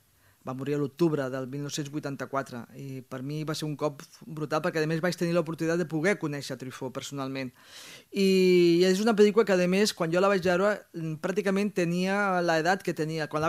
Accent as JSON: {"language": "Catalan", "town": "Ripollet", "region": "Catalonia", "country": "Spain", "said": "sóc de Ripollet, i allà a Ripollet també hi ha una associació d'espectadors"}